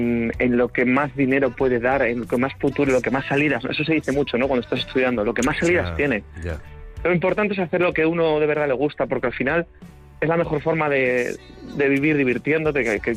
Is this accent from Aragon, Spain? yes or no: yes; Tarazona, Aragon, Spain; me sale de forma natural presumir de mi tierra, de mi Tarazona, de mi Moncayo y siempre lo he hecho, siempre lo haré